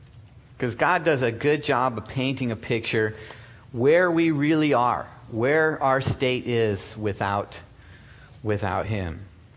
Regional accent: Nebraska, United States; And I'm from Nebraska. And we drive trucks.

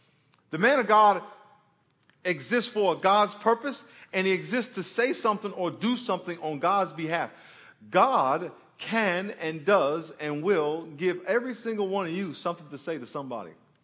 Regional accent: New York, United States; You know, I grew up in New York. We don't have orange trees.

